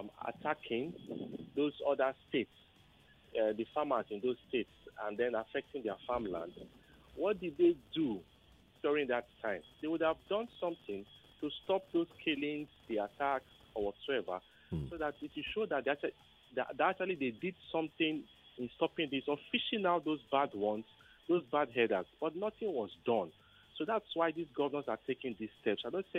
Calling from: Ogudu, Lagos, Nigeria; Yeah, I'm calling from Ogudu.

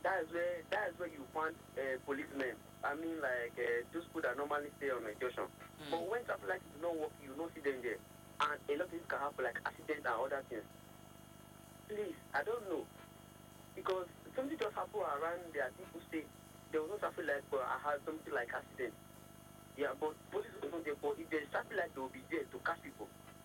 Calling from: Abuja, Federal Capital Territory, Nigeria; I'm calling from Abuja.

